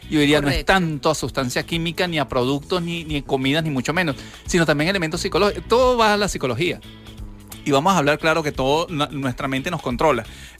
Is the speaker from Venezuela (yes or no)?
yes; Venezuela; Yo voy a excluir el mundo porque evidentemente soy venezolano y quiero que mi país mejore.